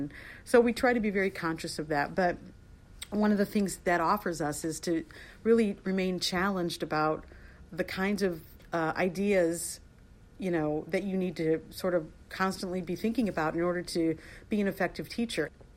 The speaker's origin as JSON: {"language": "English", "town": "Chicago", "region": "Illinois", "country": "United States", "tie": "born or raised there", "said": "And I grew up in the Chicagoland area. So actually, when I was offered the position here, it really felt like home for me"}